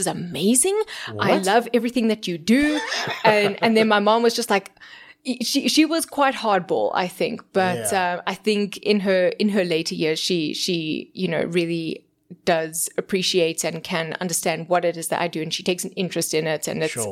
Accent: Benoni, Gauteng, South Africa; And I never really felt different from anyone growing up in Benoni.

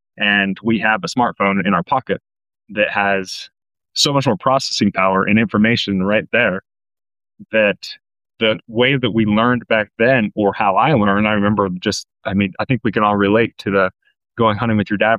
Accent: Payson, Utah, United States; Yeah, from a farming community, born and raised in Payson, Utah, and yeah, you just kind of get creative sometimes.

